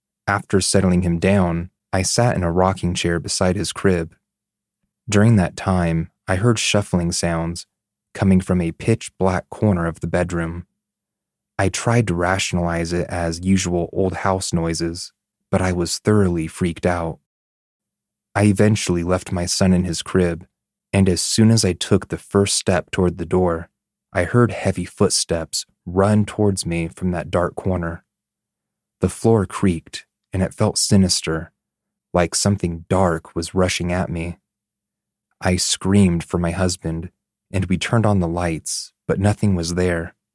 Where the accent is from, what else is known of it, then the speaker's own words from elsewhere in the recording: Canada; now in Denmark; I am Canadian, and my husband is Danish. We live in Denmark